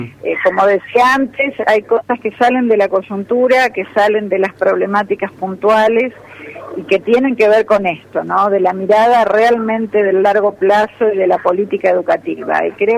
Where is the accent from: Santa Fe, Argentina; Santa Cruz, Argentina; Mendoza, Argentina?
Santa Fe, Argentina; como santafesinos y como argentinos